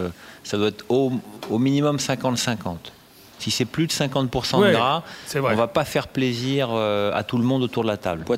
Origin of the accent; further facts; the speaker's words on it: Normandy, France; je voulais absolument défendre les produits normands, puisque je suis normand.